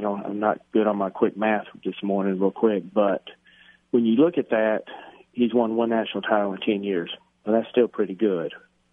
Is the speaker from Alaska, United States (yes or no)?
no; Louisiana, United States; also born or lived in Kentucky; I was born in Kentucky. I wanted to be different growing up in Louisiana